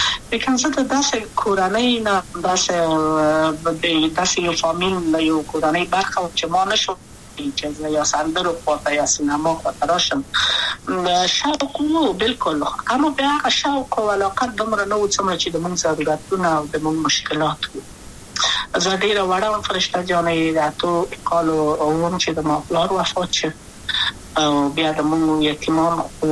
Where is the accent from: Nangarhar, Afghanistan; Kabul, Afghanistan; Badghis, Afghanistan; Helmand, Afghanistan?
Kabul, Afghanistan; also born or lived in Wardak; زه خو اصلا د وردګو ولایت یم،